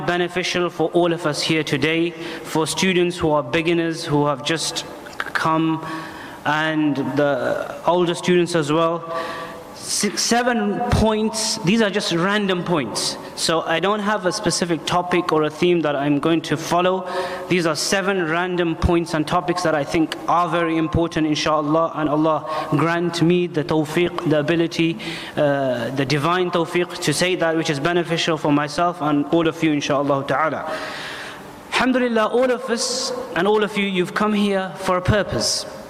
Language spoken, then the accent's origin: English; Leicester, East Midlands, United Kingdom; I'm from Leicester.